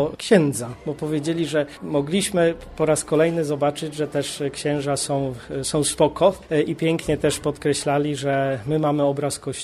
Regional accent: Wągrowiec, Greater Poland Voivodeship, Poland; pochodzę z parafii, w której ksiądz proboszcz też założył hospicjum, Wągrowiec, parafia świętego Wojciecha.

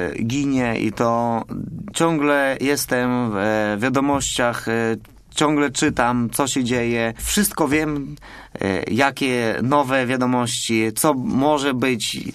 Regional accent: Lviv, Lviv Oblast, Ukraine; first language Ukrainian; Polish is a second language; jestem z zachodu Ukrainy, jestem z Lwowa, jestem Ukraińcem. Rozmawiam w domu po ukraińsku

